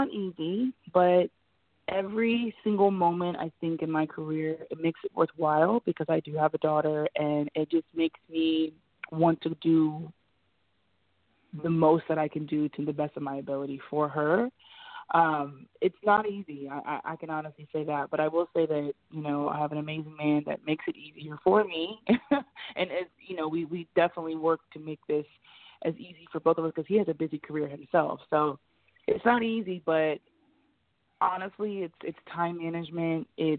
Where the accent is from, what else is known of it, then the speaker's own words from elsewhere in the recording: Ohio, United States; because I'm from Ohio, so you know LeBron's from Ohio.